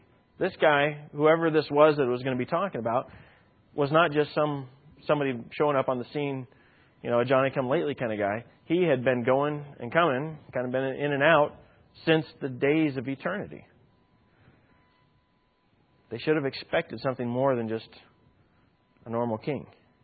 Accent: Indiana, United States; now in Montana, United States; So it's a little rinky-dink town, kind of like my hometown. And quite a few here in Montana. What is it? Stoplight? No, you don't even have to have. In my area of the woods, in Indiana, you classified it.

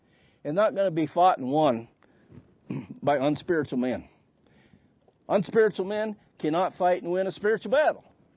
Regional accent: Montana, United States; growing up in Southwest Montana, and we're in the Butte area.

